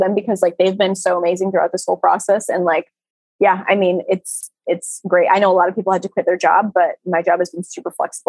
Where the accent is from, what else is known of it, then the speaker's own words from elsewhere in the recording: Rhode Island, United States; I'm from Rhode Island.